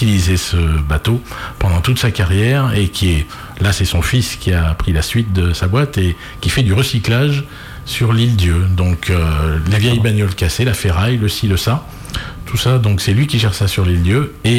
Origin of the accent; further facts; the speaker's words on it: Centre, France; parce que je suis originaire du centre de la France